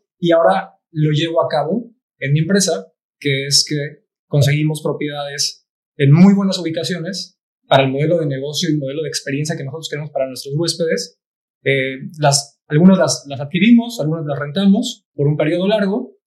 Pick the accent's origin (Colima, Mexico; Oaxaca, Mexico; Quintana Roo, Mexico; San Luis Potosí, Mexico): Quintana Roo, Mexico; Cancún; yo vivía en Playa del Carmen mientras trabajaba en Tulum en la construcción. Y cuando yo vivía ahí, pues yo soy de Cancún y muchos de mis amistades son de Cancún.